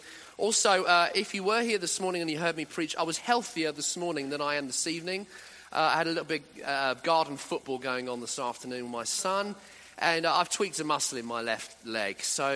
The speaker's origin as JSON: {"language": "English", "country": "United Kingdom", "said": "well, because I'm British."}